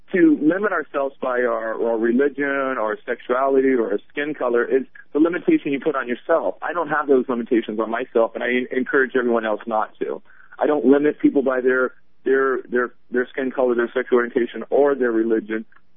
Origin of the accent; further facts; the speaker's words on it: Melbourne, Florida, United States; When I say I'm from Melbourne, they're like, oh, really, mate? And I'm like, not down under.